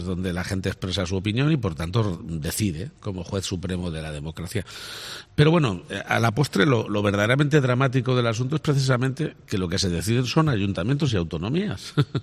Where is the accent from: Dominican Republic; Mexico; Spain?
Spain; Castilla-La Mancha; Por ejemplo, en mi tierra, en Castilla-La Mancha, viene siendo ya bastante habitual